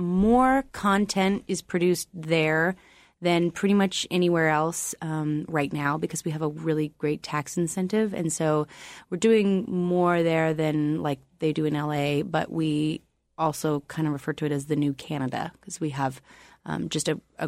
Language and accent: English; Juneau, Alaska, United States; moved away as an adult; now in Atlanta, United States; I'm from Juno. I graduated from JDHS in 2001. And then I left, went to college, and stayed down south.